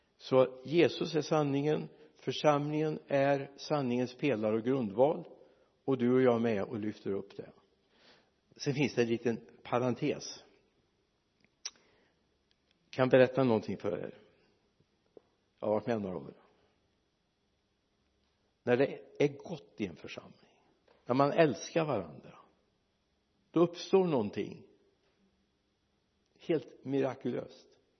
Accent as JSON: {"language": "Swedish", "town": "Mariestad", "region": "Västra Götaland County", "country": "Sweden", "tie": "born or raised there", "said": "när jag spelade handboll en gång i tiden, hemma i Mariestad"}